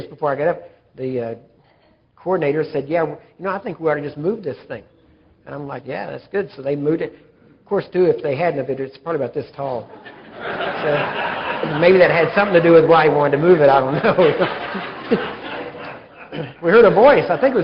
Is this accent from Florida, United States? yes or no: no; Texas, United States; he was from Louisiana and I'm from East Texas. We were raised about probably less than 100 miles from each other.